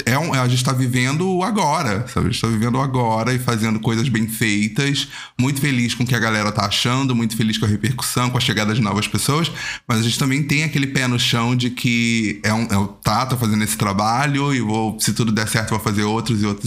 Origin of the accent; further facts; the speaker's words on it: Rio de Janeiro, Brazil; que eu venho do Complexo do Alemão.